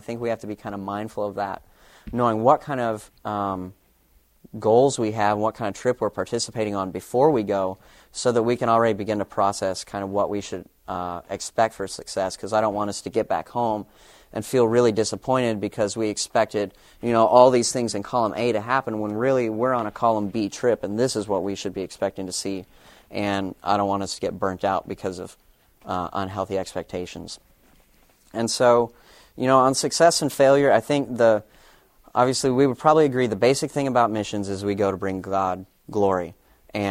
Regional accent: Texas, United States; I am from Texas

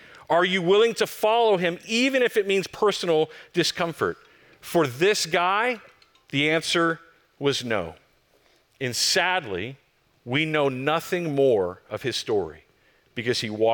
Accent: Plano, Texas, United States; He put me in a little town 45 minutes north of where I grew up in Plano, Texas, called Sherman, close to family

